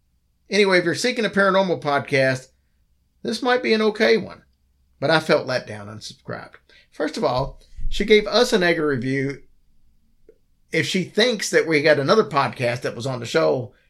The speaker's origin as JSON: {"language": "English", "region": "Kentucky", "country": "United States", "said": "And since I'm from Kentucky and a country girl myself, I enjoyed that."}